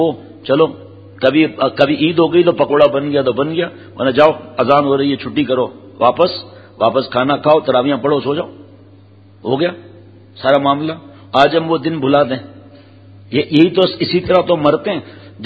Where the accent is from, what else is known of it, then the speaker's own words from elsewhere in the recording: Karachi, Sindh, Pakistan; گاؤں سے صرف تین گھر کراچی شفٹ ہوئے میرے, کراچی کی میری پیدائش ہے.